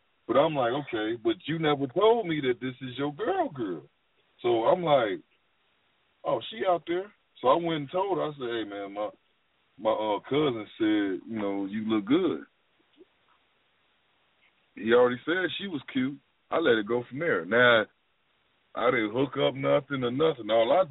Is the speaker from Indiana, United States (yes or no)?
yes; Gary, Indiana, United States; I'm from Gary, baby.